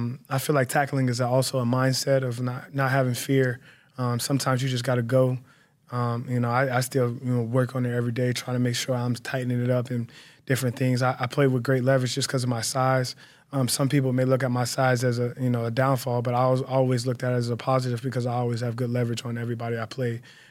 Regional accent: Pittsburgh, Pennsylvania, United States; I would say as a young age, I'm from Pittsburgh, so my very beginning of football really wasn't like a a program.

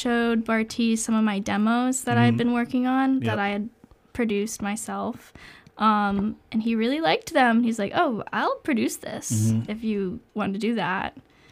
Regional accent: Ellicott City, Maryland, United States; I'm from Ellicott City.

